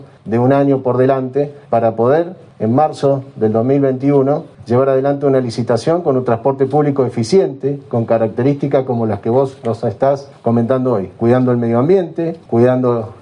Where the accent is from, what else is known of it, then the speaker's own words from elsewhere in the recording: Neuquén, Argentina; que habla de lo que somos los neuquinos.